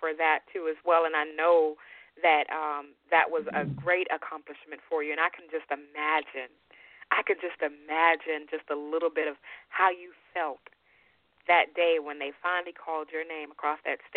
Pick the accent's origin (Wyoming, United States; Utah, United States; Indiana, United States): Utah, United States; also born or lived in Youngstown, Ohio; Because I mean, I grew up in Utah, and then of course in Youngstown, Ohio.